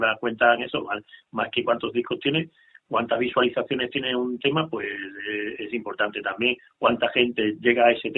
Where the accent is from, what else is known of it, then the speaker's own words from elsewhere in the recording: Cáceres, Extremadura, Spain; Yo soy de Cáceres, entonces tengo que también hacer la publicidad.